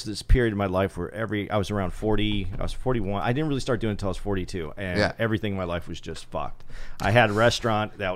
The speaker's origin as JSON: {"language": "English", "town": "Tucson", "region": "Arizona", "country": "United States", "tie": "born or raised there", "said": "I grew up in Tucson, actually."}